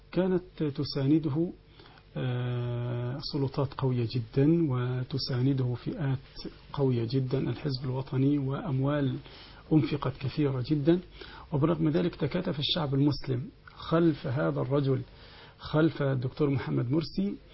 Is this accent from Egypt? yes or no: yes; Egypt; عندنا في مصر مثلا 5 مليون نصراني